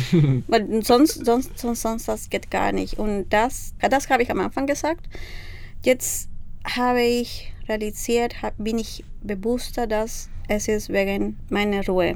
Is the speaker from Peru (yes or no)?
yes; Peru; German is a second language; Es bringt mich Nostalgie nach meiner Kindheit in Peru.